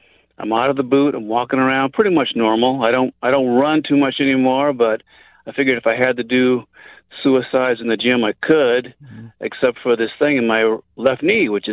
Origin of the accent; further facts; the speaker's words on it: Los Angeles, California, United States; I grew up in L.A., and my father was an orthopedic surgeon.